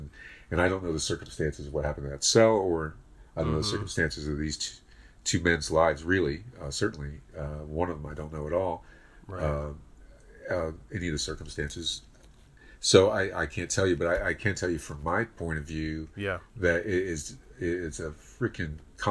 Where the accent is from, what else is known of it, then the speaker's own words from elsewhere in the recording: Miami, Florida, United States; now in Los Angeles, United States; You know, I grew up in Miami, and I've been out here though ever since college.